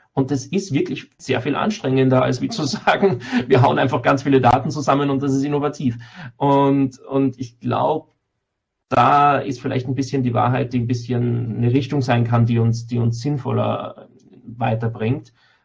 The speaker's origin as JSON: {"language": "German", "country": "Austria"}